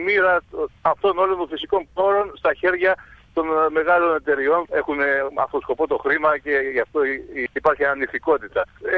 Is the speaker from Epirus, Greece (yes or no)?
no; Chios, North Aegean, Greece; Εγώ είμαι άνθρωπος που γεννήθηκα στη Χίο, μεγάλωσα στη Χίο, έφυγα για 5 χρόνια από το νησί και συνειδητά ξαναγύρισα πίσω και συνειδητό θα μετά ξαναπήγα πιο πίσω στο χωριό. Ο κόσμος μου είναι το νησί.